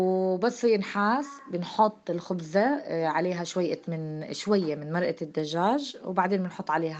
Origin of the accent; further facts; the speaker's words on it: Palestine; من فلسطين وحابة أحكي عن طبخة المسخن، مشهورة عنا بفلسطين كتير